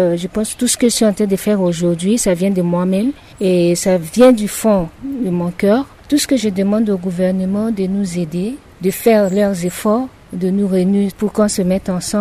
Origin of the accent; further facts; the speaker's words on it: Carnot, Mambéré-Kadéï, Central African Republic; moi, je suis déjà une femme, une fille de Centrafrique. Déjà, dans notre capitale, c'est le même problème. Mais comme moi, je viens de Carnot